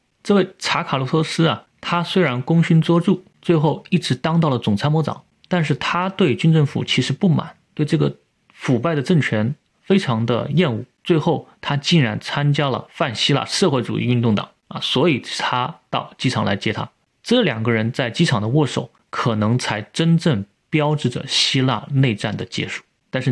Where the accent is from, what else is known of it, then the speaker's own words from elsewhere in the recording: China; 我最后想说一点，我作为一个中国人为什么会对这段历史比较感兴趣呢